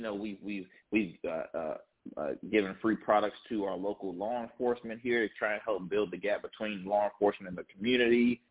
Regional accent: Hampton, United States; at least in the Hampton, in my hometown. We have huge supporters here.

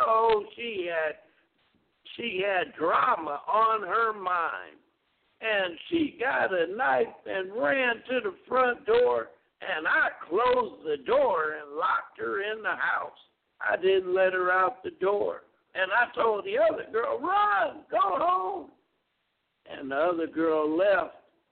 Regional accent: Carson, California, United States; Well, I wasn't born there, but I was raised in Carson, California. So I moved back to Carson

